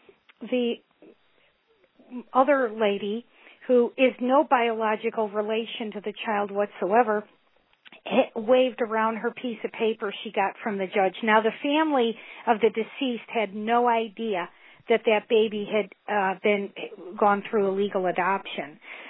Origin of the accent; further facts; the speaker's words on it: Needham, Massachusetts, United States; moved away as an adult; now in Missouri, United States; I told you I moved to Missouri from Massachusetts, and my husband and I went back to the our old high school in Needham, Massachusetts, near Boston.